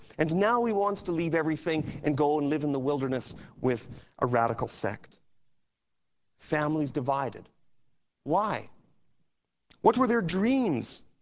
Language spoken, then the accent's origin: English; Canada; although I'm Canadian, I did not manage to make it to our nation's capital before this time.